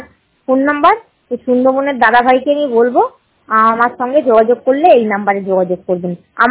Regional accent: Raniganj, West Bengal, India; now in Kalyani, India; আর বর্তমানে আমি কল্যাণীতে থাকি, আমার বাড়ি রানীগঞ্জে।

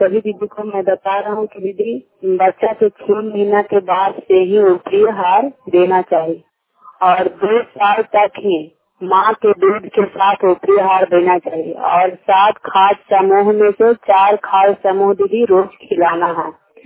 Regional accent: Bihar, India; प्रखंड नगर नौसा पंचायत खजरा प्लास्टर जिला नालंदा के निवासी हूँ।

